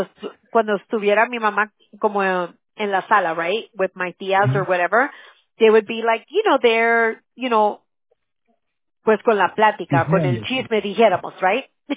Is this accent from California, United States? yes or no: yes; California, United States; I'm from California.